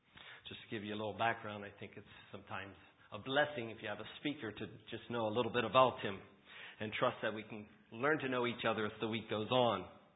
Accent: Bethel, Pennsylvania, United States; I'm from Bethel, Pennsylvania.

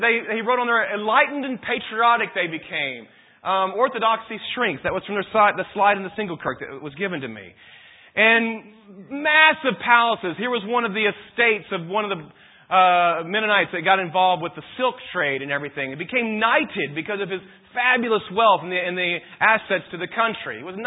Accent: the South, United States; And I'll tell you, I'm from the South. One thing I noticed coming to Pennsylvania, there's a lot less dogs running around the streets than there was in my growing up time.

